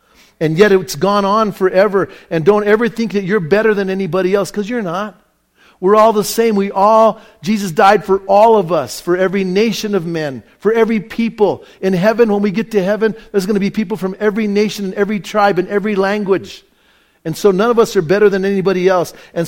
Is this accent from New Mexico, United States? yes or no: yes; Bernalillo, New Mexico, United States; in my culture where I grew up at in Bernalillo, we called ourselves Spanish people.